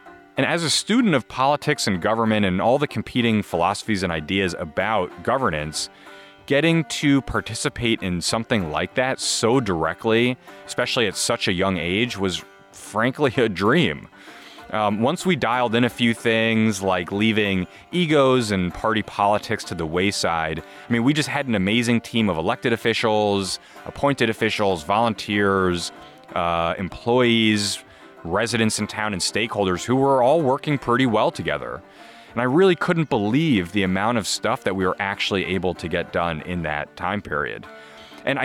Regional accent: South Orange, New Jersey, United States; And after that, I moved back to my hometown, South Orange, New Jersey, and ended up, I joined our public library board

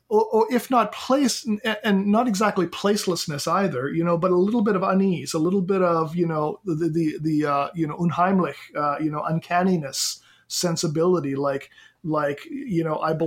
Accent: Canada; moved away as an adult; now in United States; I am originally Canadian, taught in Canada before I came to the U.S. I have also taught in Kenya. I've taught in South Africa.

